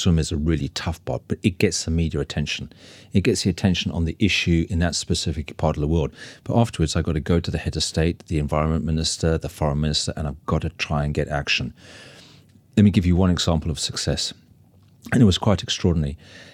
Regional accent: Cape Town, Western Cape, South Africa; I saw as a young boy growing up in South Africa off Cape Town.

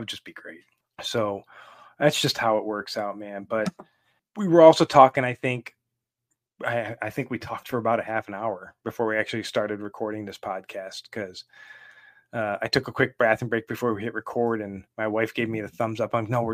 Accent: Buffalo, New York, United States; Again, I am from Buffalo, so when I have teams that do well, I'm cautiously optimistic.

